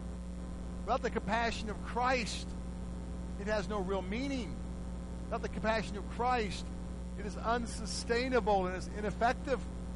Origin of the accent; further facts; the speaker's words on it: Canada; born there; I was born in Canada, though I'm an American citizen.